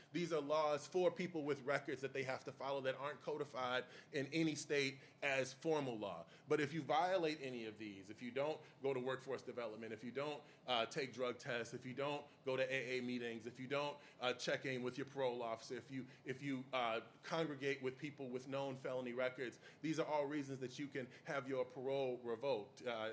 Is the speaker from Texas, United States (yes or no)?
no; Chicago, Illinois, United States; In part because I'm from Chicago, and if you compliment me too much, I get a little edgy.